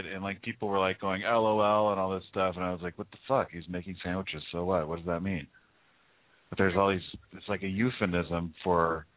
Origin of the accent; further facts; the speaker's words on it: San Jose, California, United States; they had a huge football contest going on, a high school football contest going on today here in my hometown, San Jose.